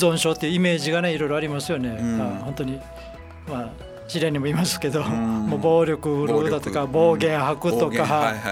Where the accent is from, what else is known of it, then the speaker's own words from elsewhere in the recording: Okinawa, Japan; 僕沖縄ですけど、ヒージャーもちょっと苦手です。